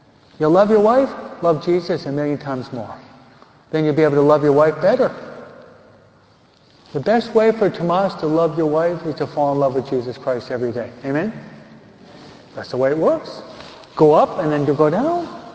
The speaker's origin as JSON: {"language": "English", "region": "New York", "country": "United States", "said": "And I do it 14 because I'm from New York."}